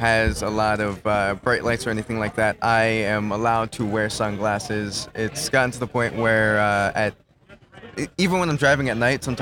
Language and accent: English; Newport, Delaware, United States; Delaware. Well, I am actually from Newport.